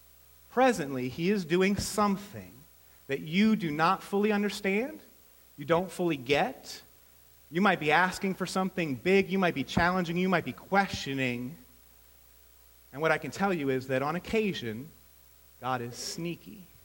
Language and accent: English; East Coast, United States; I grew up on the East Coast in a family that sort of disavowed Catholicism when my parents went off to college.